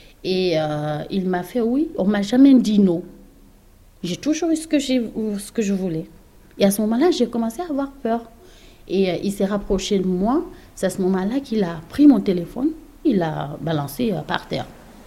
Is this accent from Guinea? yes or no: yes; Guinea; je lui ai dit que je venais de la Guinée, que j'étais africaine.